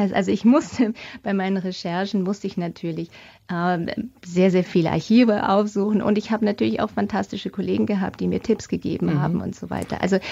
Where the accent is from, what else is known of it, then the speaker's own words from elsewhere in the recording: Germany; Und dieses Standardwerk, mit dem ich halt auch aufgewachsen bin in Deutschland